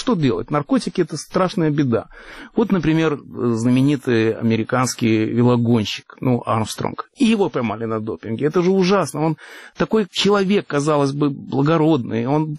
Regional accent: Russia; accent: Russian; moved away as an adult; now in Canada; в разгар холодной войны, когда советские войска вступили в Афганистан, я приехал в Канаду. И в Монреале все слышали, конечно, мой русский акцент

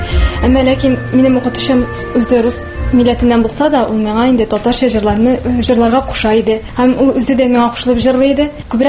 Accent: Izhevsk, Udmurtia, Russia; Мин Ижауда үстем, бик яхшы аптал татар фольесында үстем. Библия бабай белән татарча сөйләштек, шуңа сөйләшәм татарча.

